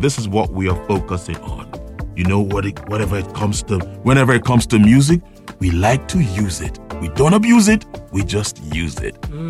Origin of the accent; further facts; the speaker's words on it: Nigeria; This is like, I'm really proud being Nigerian.